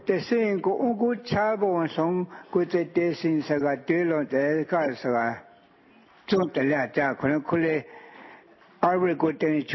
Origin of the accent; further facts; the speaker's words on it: Toledo, Ohio, United States; I'm from Toledo.